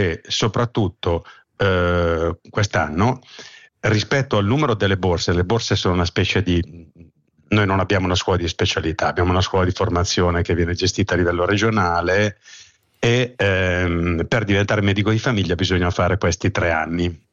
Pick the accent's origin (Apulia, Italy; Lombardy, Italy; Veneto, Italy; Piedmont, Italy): Lombardy, Italy; sto ragionando, io sono lombardo